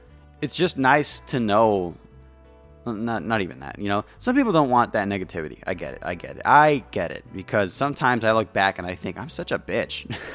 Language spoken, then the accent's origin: English; United States; I don't know how I feel about it as an American.